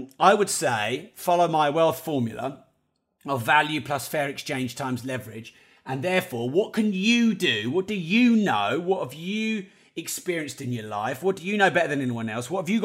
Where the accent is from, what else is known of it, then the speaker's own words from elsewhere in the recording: Peterborough, East of England, United Kingdom; forgive me if my pronunciation is terrible. I am from Peterborough after all.